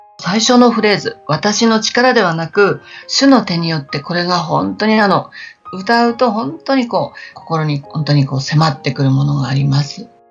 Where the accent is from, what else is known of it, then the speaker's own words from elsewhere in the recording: Date, Fukushima, Japan; now in Fukushima, Japan; 私は今福島市に住んでいるんですが、隣町の伊達町っていうところが出身なんですが